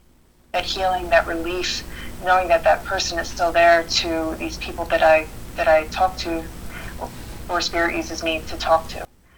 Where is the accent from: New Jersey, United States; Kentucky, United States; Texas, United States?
New Jersey, United States; Clarksboro; Originally, I'm from about Clarksboro, New Jersey.